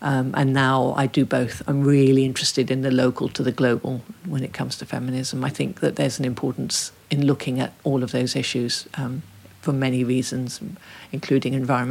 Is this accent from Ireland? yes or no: no; Ethiopia; It's a really interesting country. And of course, I mean, I don't have a comparator. That's where I grew up.